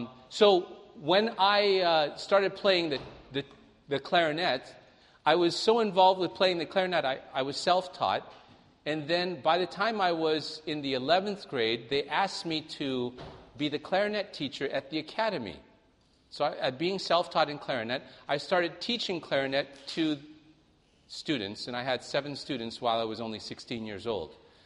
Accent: Toronto, Ontario, Canada; also born or lived in Singapore; I left Singapore before I was two. I grew up in Toronto, Canada, which is why my English is more pure than some people who are a little south of Canada.

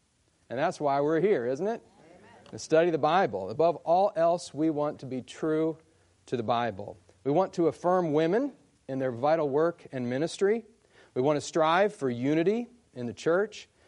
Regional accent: Michigan, United States; I come from Michigan, and there's just lots of snow there, a whole lot of it.

